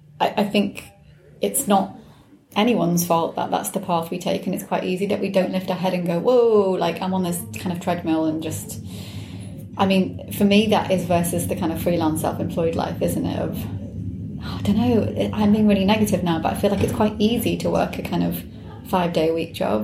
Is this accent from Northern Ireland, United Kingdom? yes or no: no; Wales, United Kingdom; now in London, United Kingdom; I was brought up in West Wales. I don't know if I would have made the jump to move to London 11 years ago.